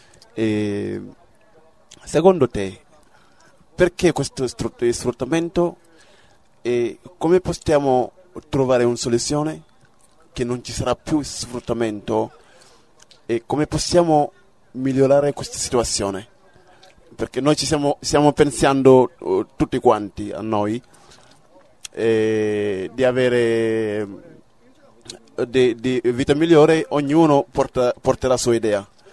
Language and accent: Italian; Senegal; Italian is a second language; now in Italy; vengo da Calabria, sono senegalese.